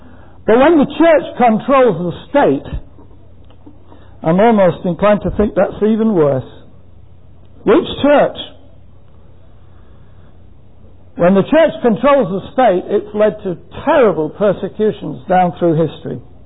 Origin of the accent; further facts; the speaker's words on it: England, United Kingdom; I said to him, being English doesn't make me a Christian.